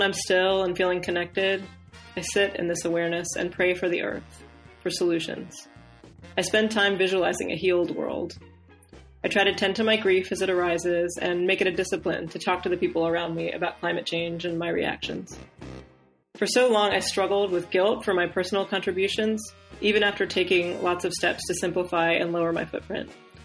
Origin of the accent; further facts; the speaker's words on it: Longview, Texas, United States; I'm from Longview, Texas.